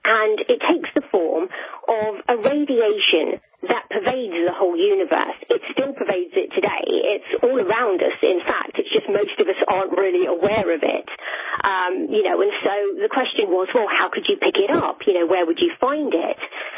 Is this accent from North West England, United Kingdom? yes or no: no; London, United Kingdom; growing up in London, we didn't really get to see the stars very much, I have to be honest.